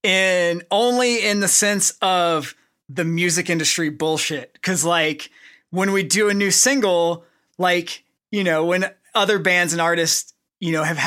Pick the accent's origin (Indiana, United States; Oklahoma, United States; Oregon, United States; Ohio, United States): Oklahoma, United States; we come from Oklahoma, so we're just kind of like normal dudes